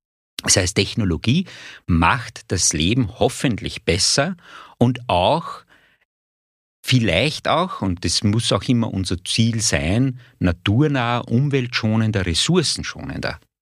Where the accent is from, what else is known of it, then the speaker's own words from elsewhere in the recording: Wieselburg, Lower Austria, Austria; bin gebürtiger Wieselburger auch. Ich bin also in Krügling, Ortsteil Weinzierl, bei Wieselburg, Wieselburg Land halt, sogar geboren und am elterlichen Betrieb, landwirtschaftlichen Betrieb aufgewachsen, genau. Habe dann in meiner Ausbildung das Francisco Josephinum absolviert.